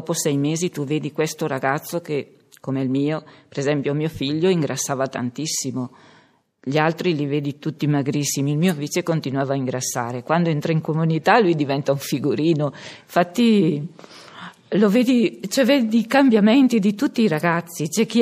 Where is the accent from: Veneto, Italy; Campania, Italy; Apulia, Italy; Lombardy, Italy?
Lombardy, Italy; Brescia; perché noi siamo di Brescia